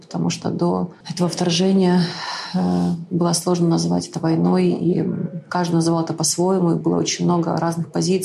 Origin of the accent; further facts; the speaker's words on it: Irpin, Kyiv Oblast, Ukraine; born there; помогать моему родному городу, в котором я родилась, городу Ирпень.